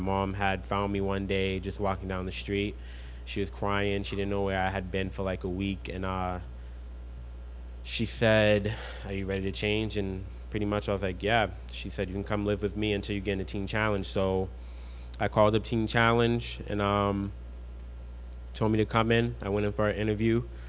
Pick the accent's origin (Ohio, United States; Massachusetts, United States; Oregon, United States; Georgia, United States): Massachusetts, United States; Boston; I'm from Mattapan, Boston, born and raised.